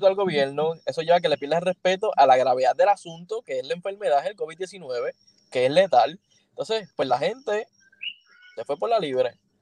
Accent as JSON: {"language": "Spanish", "country": "Puerto Rico", "said": "lo que nos convenía en ese entonces a todos como puertorriqueños"}